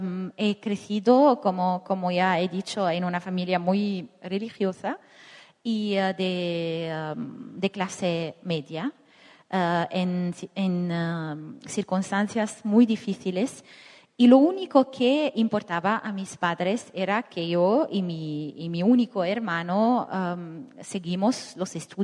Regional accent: Beirut, Beirut Governorate, Lebanon; tengo un rapporto muy conflictual con mi país y con mi ciudad natal, con Beirut.

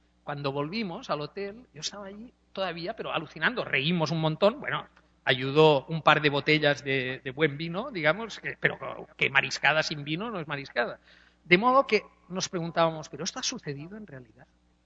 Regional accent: Barcelona, Catalonia, Spain; accent: Catalan; Ella ya pilló que mi acento era raro, catalano, sí, sí, ah, de Barcelona

